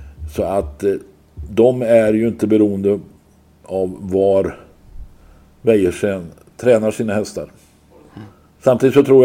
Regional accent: Västra Götaland County, Sweden; Ja, och jag är egentligen uppväxt i Åby, Åbyregionen.

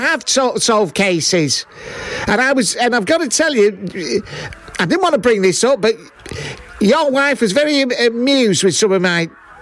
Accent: Bolton, North West England, United Kingdom; I'm from Bolton, near Bolton.

